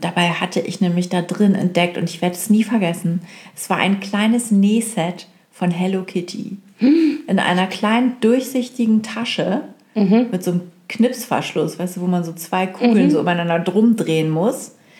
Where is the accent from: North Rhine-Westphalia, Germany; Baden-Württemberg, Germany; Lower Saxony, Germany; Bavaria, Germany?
Lower Saxony, Germany; Oldenburg; Der kommt ja aus Oldenburg übrigens, aus meiner Heimatstadt.